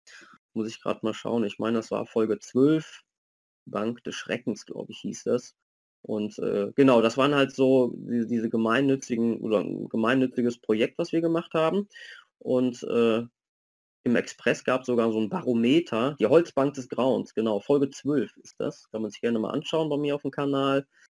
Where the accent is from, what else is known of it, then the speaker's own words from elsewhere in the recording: North Rhine-Westphalia, Germany; wir kommen aus dem Rhein-Sieg-Kreis